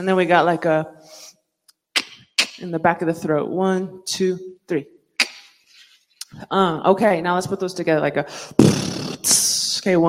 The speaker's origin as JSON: {"language": "English", "country": "United States", "said": "I am from the Nanisht Ejit Khachitni clan of the Diné Nation. We are also incorrectly known as Navajo, which is not our real name."}